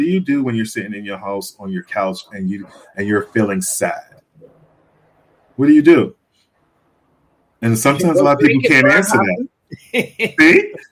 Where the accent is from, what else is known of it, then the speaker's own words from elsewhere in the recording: Bronx, New York, United States; I grew up in the Bronx, and it was around Bronx, New York.